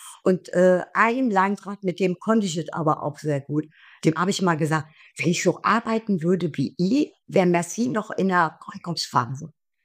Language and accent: German; Rhineland, Germany; ich bin Rheinländerin, ich rede frei Schnüss.